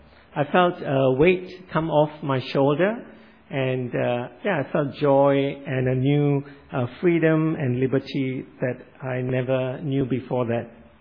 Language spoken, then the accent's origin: English; Petaling Jaya, Selangor, Malaysia; I grew up in Malaysia and attended an Anglican church in Petaling Jaya, which is about 30 minutes from Kuala Lumpur.